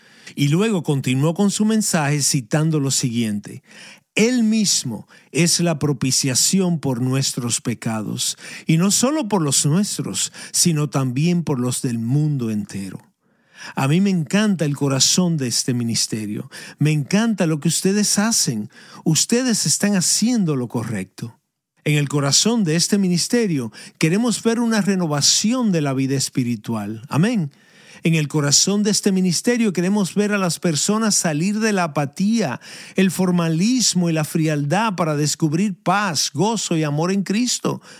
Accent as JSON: {"language": "Spanish", "town": "Edinburgh", "region": "Scotland", "country": "United Kingdom", "tie": "born or raised there", "second_language": "Spanish", "said": "la ciudad de Edimburgo, Escocia, donde yo nací y crecí."}